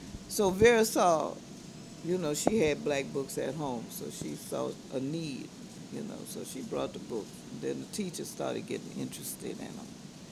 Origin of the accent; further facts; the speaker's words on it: New Orleans, Louisiana, United States; I'm from New Orleans, uptown. They call it Central City.